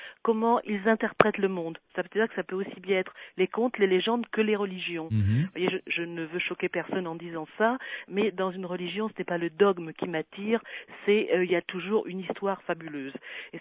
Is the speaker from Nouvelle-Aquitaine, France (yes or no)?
yes; Nouvelle-Aquitaine, France; Moi, je suis du Sud-Ouest. Je suis de la Dordogne.